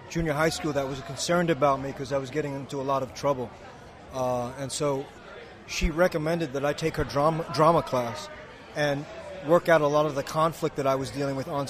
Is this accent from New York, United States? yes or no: yes; New York City, New York, United States; while I was away from my hometown, New York City, I stayed in touch with my acting teacher